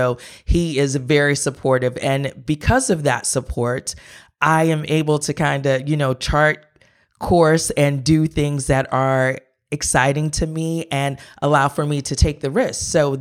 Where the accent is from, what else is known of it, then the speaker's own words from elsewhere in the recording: Pennsylvania, United States; I was coming from Pennsylvania, going to North Carolina. It was very different for me, but it was so rewarding.